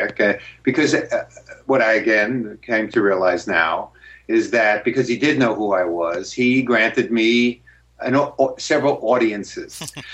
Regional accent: New York, United States; I am from New York, but I don't know why the Big Apple was located in Brighton, England.

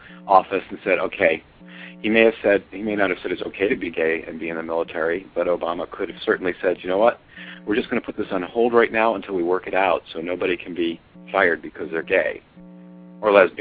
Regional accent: Rhode Island, United States; It was a great time, and I grew up in Rhod

